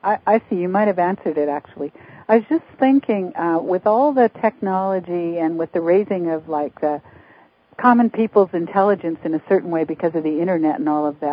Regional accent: Canada; now in United States; I'm not an American. I'm a Canadian.

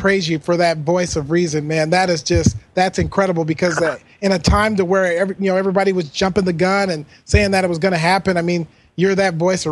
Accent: Pacific Northwest, United States; Of course, growing up in the Pacific Northwest myself

